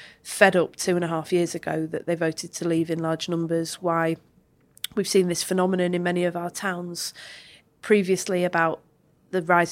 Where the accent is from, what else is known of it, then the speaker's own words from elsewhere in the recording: Manchester, North West England, United Kingdom; born there; I was born in Manchester in 1979